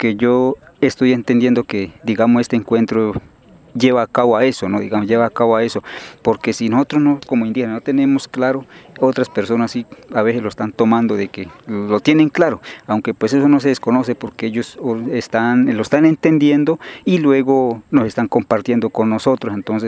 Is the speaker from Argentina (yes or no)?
no; Cauca, Colombia; Vengo del resguardo de López Adentro, precisamente en la comunidad del Pílamo